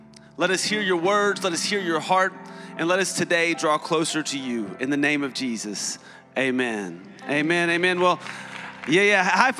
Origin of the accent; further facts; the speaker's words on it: Tennessee, United States; I grew up in East Tennessee. And in East Tennessee, you know, mountains, lakes